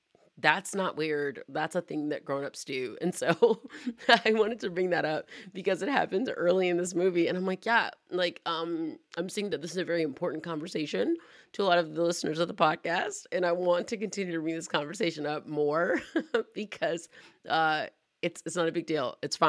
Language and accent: English; Georgia, United States; now in Arizona, United States; I'm in Arizona, Dutch Bros is where it's at. But I'm from Georgia originally.